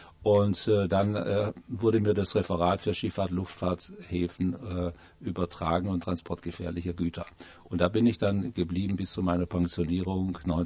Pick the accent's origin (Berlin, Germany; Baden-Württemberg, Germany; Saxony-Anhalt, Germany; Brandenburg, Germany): Baden-Württemberg, Germany; Leonberg; Ja, geboren bin ich in Stuttgart, in der Nähe in Leonberg aufgewachsen